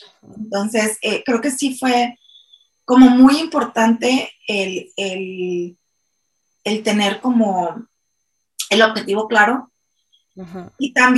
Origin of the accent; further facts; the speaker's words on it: Mexico; yo que crecí en México y lo sigo viendo mucho